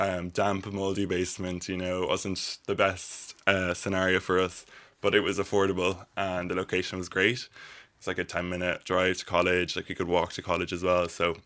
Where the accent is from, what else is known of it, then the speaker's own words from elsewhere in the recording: Arklow, Leinster, Ireland; I'm from Arklow, so literally next door to Gorey as well.